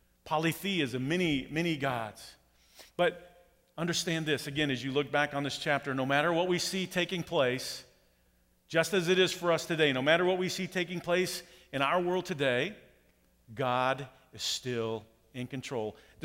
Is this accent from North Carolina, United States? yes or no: no; Kansas, United States; "Where are you guys from?" "Well, we're from Kansas."